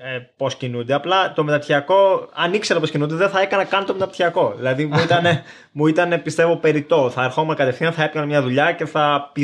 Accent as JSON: {"language": "Greek", "town": "Rhodes", "region": "South Aegean", "country": "Greece", "moved": "as an adult", "lives_now": "United Kingdom", "said": "Η αλήθεια είναι ότι εγώ είμαι από Ρόδο. Είχα μια καλή δουλειά σαν website developer στην ουσία στη Ρόδο."}